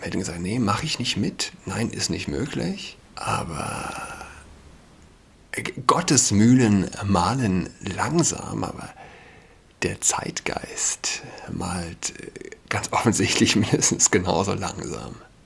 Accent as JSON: {"language": "German", "region": "Saarland", "country": "Germany", "lives_now": "Berlin, Germany", "said": "Ich bin Saarländer und ich kenne es nicht. Ja. Also, als ich ein Kind war, ich bin 31"}